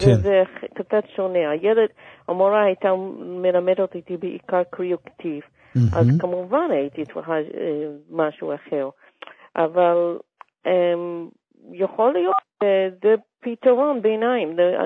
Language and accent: Hebrew; United States; גדלתי בארצות הברית, אז יכולו להורים לשלוח אותי לבית ספר מיוחד לעברים, ולא רצו לעשות את זה, אז גדלתי בבית ספר ציבורי.